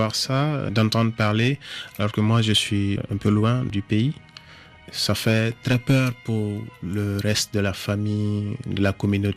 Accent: Mopti, Mali; first language Togo So; French is a second language; now in France; Et moi, je parle le Togoso. Togoso, c'est ma langue maternelle à moi

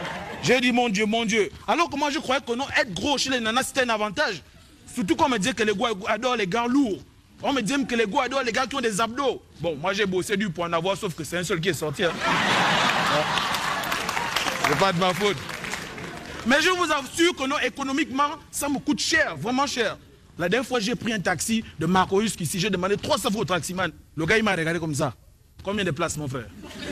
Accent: Gabon; je viens du Gabon.

